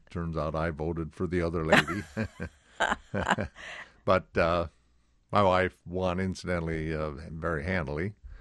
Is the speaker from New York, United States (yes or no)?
no; Bremerton, Washington, United States; now in Seattle, United States; I went back to my hometown of Bremerton, practiced law there for a year or two.